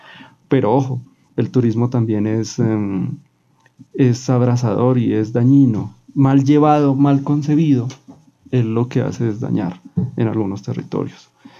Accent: Bogotá, Colombia; y más uno como bogotano

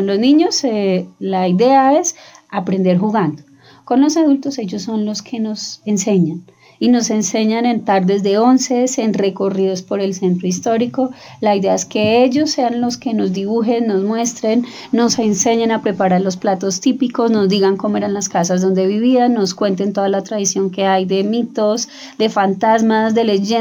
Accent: Colombia; lo que somos como colombianos

